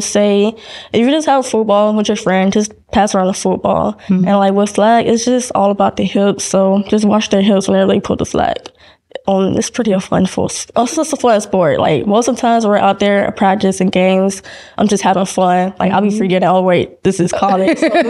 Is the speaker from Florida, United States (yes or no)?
yes; Miami, Florida, United States; also born or lived in Georgia; So I'm from Miami, Florida. When I moved up to from Georgia, my sophomore year